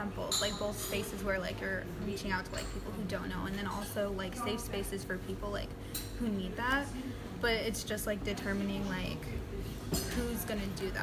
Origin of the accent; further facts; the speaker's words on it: United States; I feel like, as an American, just, like, if we had that kind of thing